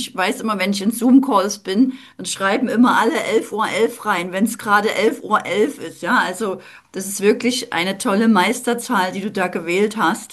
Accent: East Germany, Germany; ich bin ja in der DDR aufgewachsen

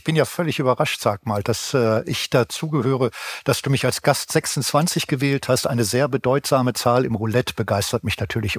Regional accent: North Rhine-Westphalia, Germany; habe ganz brav als Ostwestfale in Bad Oeynhausen 5 Jahre gearbeitet, bevor wir nach Dänemark gegangen sind.

